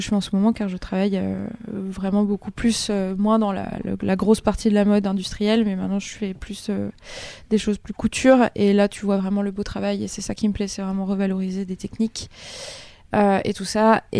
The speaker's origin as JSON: {"language": "French", "country": "Madagascar", "tie": "born or raised there", "said": "j'ai du mal à me positionner par rapport à la revendication de mes origines dans le sens où est-ce que je suis malgache, est-ce que je ne suis pas malgache. J'ai pas la nationalité malgache, j'ai que la nationalité française."}